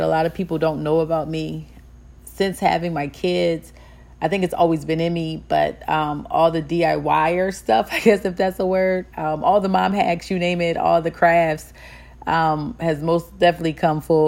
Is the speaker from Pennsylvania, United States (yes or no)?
yes; Chester, Pennsylvania, United States; I was born in Southwest Philadelphia, and I grew up in Chester, PA.